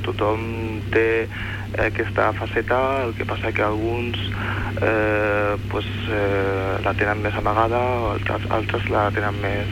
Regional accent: Pineda, Catalonia, Spain; now in Barcelona, Spain; Soc de Pineda, però ara estic a Barcelona.

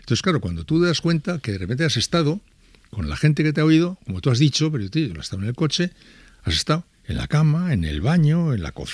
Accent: San Sebastián, Basque Country, Spain; como una pieza más del puzzle de nuestra condición de donostiarras, ¿no?

